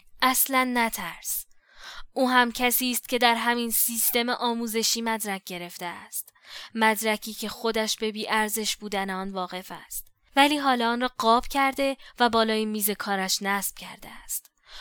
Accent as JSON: {"language": "Persian", "region": "Qazvin", "country": "Iran", "tie": "born or raised there", "said": "با یکی از دوستانم یک روز از قزوین به تهران آمدیم"}